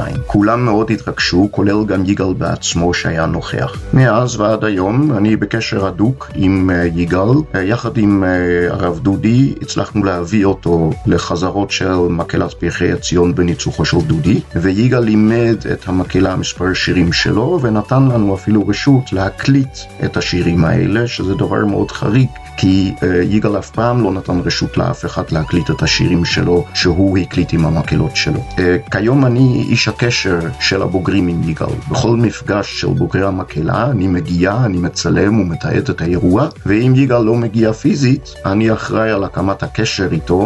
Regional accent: Amsterdam, North Holland, Netherlands; אני נולדתי וגדלתי באמסטרדם בהולנד בערך 20 שנה אחרי השואה.

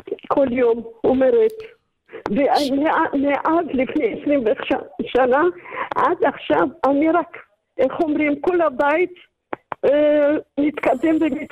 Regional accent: Dimona, Southern District, Israel; זאת אומרת, אנחנו, אני מדימונה, והלכתי לגור שם בגלל בעלי שלא הרגיש טוב.

